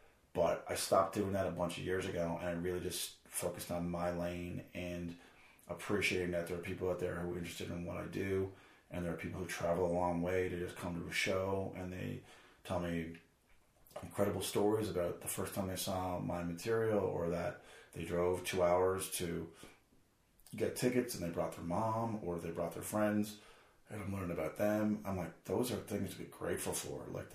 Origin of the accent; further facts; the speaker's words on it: Peru; So I spent my early childhood growing up in Peru with my grandma.